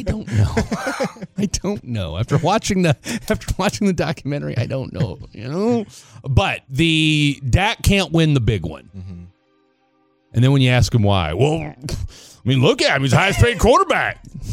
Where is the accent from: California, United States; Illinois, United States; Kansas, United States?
Kansas, United States; Topeka; born there; But he was from Wichita, which is 2 hours south of where I was born in Topeka, Kansas.